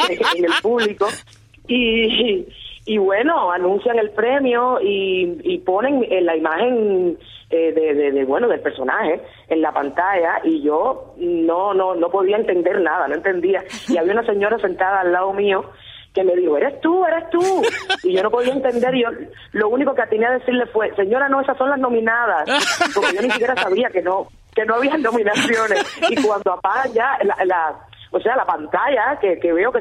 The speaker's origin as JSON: {"language": "Spanish", "region": "Sancti Spíritus", "country": "Cuba", "lives_now": "Havana, Cuba", "said": "en estos momentos vivo en La Habana, pero no soy de La Habana, soy de Santi Espíritu."}